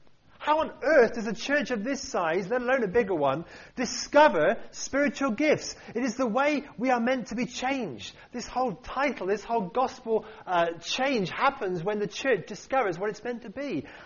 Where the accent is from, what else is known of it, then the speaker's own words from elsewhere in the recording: United Kingdom; We're too self-effacing, we're too British, and quite frankly, too ignorant on this point.